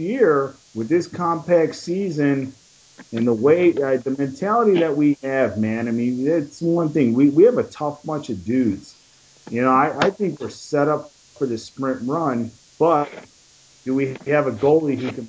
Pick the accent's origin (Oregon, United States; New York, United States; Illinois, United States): Illinois, United States; Chicago; I'm born and raised in Chicago. I love my Chicago sports.